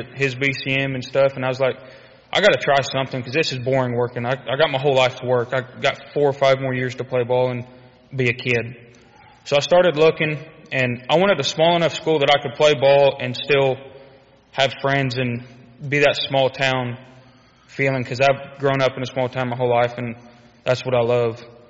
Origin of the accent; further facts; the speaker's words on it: Ketchum, Oklahoma, United States; I'm from Ketchum, Oklahoma, which is the complete other side of Oklahoma, so like 7.5 hours away, up by Grand Lake. And I was born and raised in church.